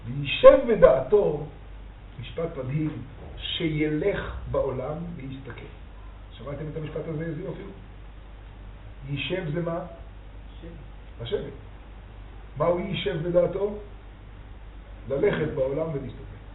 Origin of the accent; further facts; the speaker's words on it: Jerusalem, Jerusalem District, Israel; כשהיינו קטנים בירושלים